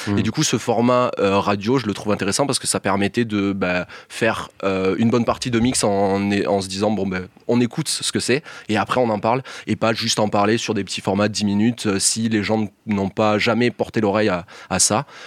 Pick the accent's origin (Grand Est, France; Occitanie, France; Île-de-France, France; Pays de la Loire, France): Occitanie, France; now in Albi, France; donc ça c'est mon nom d'artiste, on va dire, mais … je suis originaire d'Ariège, ça fait quelques années maintenant, presque une dizaine d'années que je suis dans la région, sur Albi